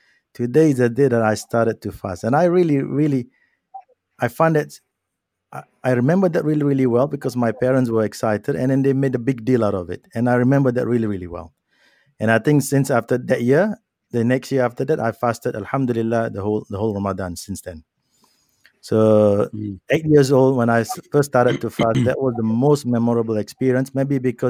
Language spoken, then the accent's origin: English; Malaysia; I was 8 years old. And as you know, I'm from Malaysia, where everybody fast, you know, in Ramadan